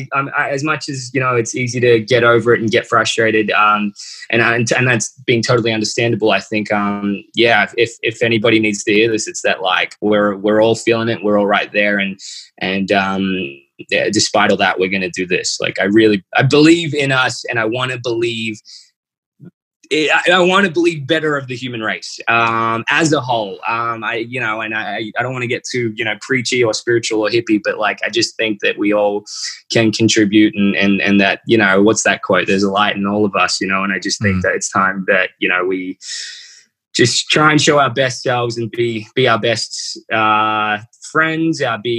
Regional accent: Australia; Australia, my home country, obviously

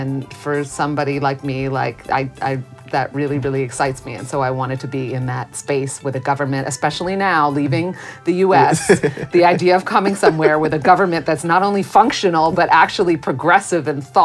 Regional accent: New York, United States; I'm from New York and born and raised, and that's where my base is, even though I travel a lot for everything that I do.

